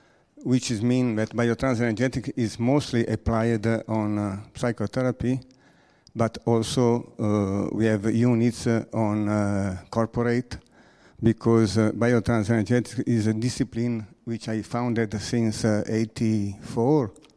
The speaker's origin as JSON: {"language": "English", "country": "Italy", "second_language": "English", "said": "from Italy."}